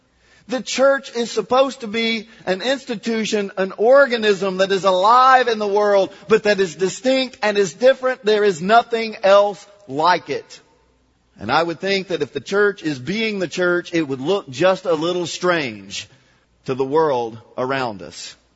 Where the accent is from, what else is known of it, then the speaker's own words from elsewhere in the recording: Kentucky, United States; I mean, I'm from Kentucky. I can tell you that's not that much of a different country than Oklahoma.